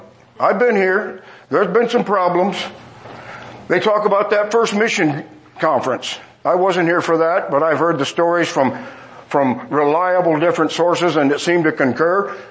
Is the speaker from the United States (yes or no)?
yes; Michigan, United States; I'm from Michigan, and a 1 hour drive, you take a lunch.